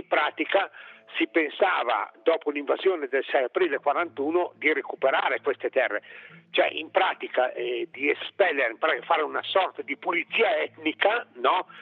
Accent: Trentino-Alto Adige, Italy; also born or lived in Lombardy; che vivo a Malosco, pur essendo lombardo di nascita sono d'adozione trentino praticamente da sempre

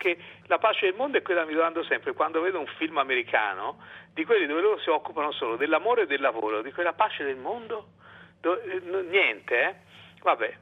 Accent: Florence, Tuscany, Italy; born there; Allora io sono nato a Firenze

